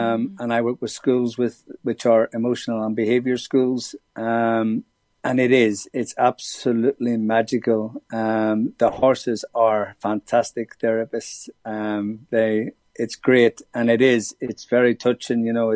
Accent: Northern Ireland, United Kingdom; it was really crazy for me because obviously I grew up in Northern Ireland where there was a lot of trouble in that there.

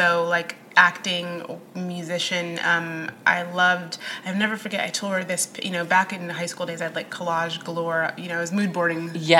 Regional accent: Midwest, United States; also born or lived in Oklahoma; I grew up, I mean, my parents are Kenyan, but I was born in Oklahoma. We moved around a lot, and we were not Army brats. That's everyone's second question. I grew up mainly in the Midwest.

